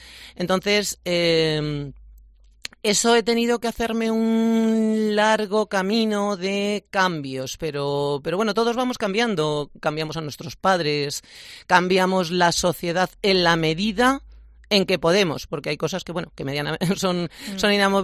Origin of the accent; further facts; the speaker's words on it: Guadamur, Castilla-La Mancha, Spain; Soy de Guadamur.